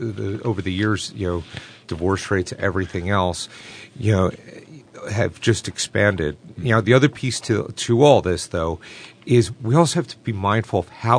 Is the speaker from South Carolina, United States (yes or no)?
no; Philadelphia, Pennsylvania, United States; No, Gary and I grew up in the Philadelphia area.